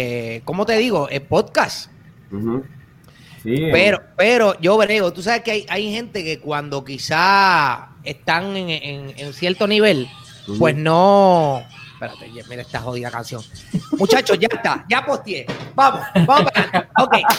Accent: San Juan, Puerto Rico; born there; Nací en San Juan, Puerto Rico, el 11 de junio, papá.

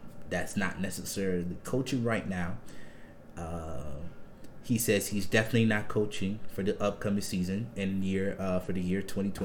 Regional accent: New Orleans, Louisiana, United States; As I was growing up, as I was growing up in New Orleans and being a football fan, it wasn't cool to be a Saints fan.

